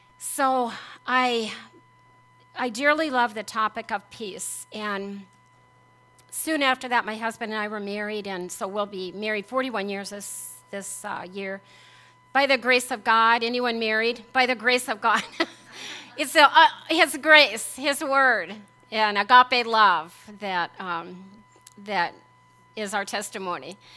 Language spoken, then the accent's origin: English; Pierce, South Dakota, United States; And I grew up in Pierce, South Dakota. I have a twin brother.